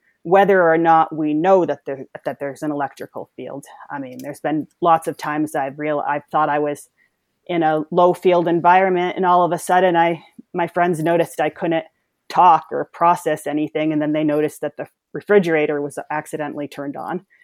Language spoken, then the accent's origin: English; East Coast, United States; I'm from the East Coast next to New York City, where there's like a lot of cell towers went up in the 90s.